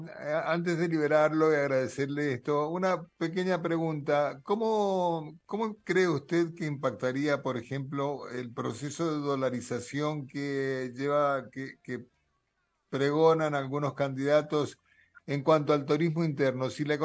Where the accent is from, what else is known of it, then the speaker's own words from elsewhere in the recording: Mendoza, Argentina; como mendocino lo digo